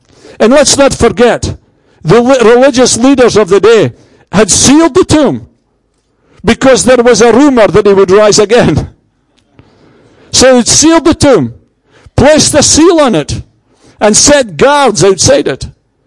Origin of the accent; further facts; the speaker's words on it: Scotland, United Kingdom; I grew up in the Church of Scotland and went to Sunday school, went to church most Sundays, went to the Boys' Brigade and things like that.